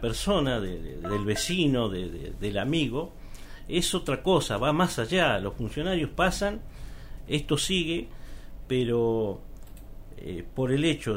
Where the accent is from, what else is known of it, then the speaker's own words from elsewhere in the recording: General Roca, Río Negro, Argentina; éramos como 8 acá en Roca, yo soy nativo de Roca y de Barrio Tiros, lo he dicho siempre en todos lados.